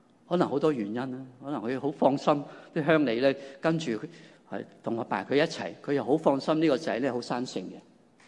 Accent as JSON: {"language": "Cantonese", "country": "Hong Kong", "said": "跟我们中国人、香港人对于人生阶段的理解不一样"}